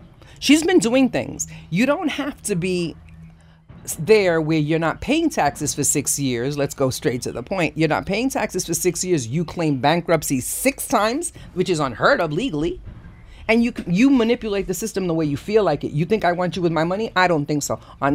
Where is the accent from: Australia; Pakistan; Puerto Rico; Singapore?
Puerto Rico; moved away; When I came from Puerto Rico